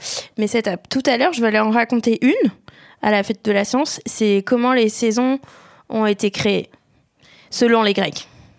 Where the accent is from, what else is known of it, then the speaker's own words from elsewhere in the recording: Pau, Nouvelle-Aquitaine, France; Nous, on a grandi à Pau. Enfin, j'ai grandi à Pau. Ils sont installés à Pau, mes parents, pour nous avoir, ma sœur et moi.